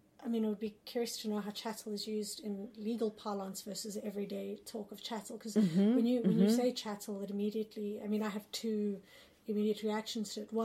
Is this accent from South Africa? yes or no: yes; South Africa; now in Canada; I'm from South Africa, and I know that colonial histories, you know, living in Canada now, they come up constantly